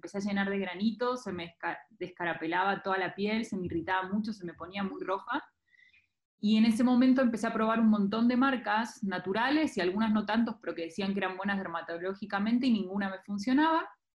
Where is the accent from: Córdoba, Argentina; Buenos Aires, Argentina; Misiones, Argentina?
Buenos Aires, Argentina; now in Mexico; Yo soy de Argentina, por si no se nota. y me mudé a México hace más o menos 7 años.